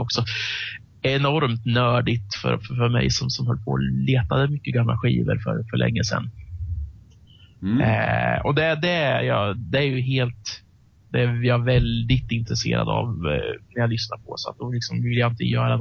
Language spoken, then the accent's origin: Swedish; Östergötland, Sweden; Det finns liksom bryggerier som jag som östgöte inte har en aning om att de överhuvudtaget finns